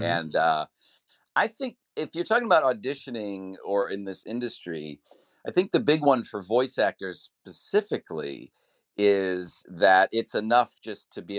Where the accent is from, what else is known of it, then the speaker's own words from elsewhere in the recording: Cleveland, Ohio, United States; I mean, I grew up in Cleveland, right?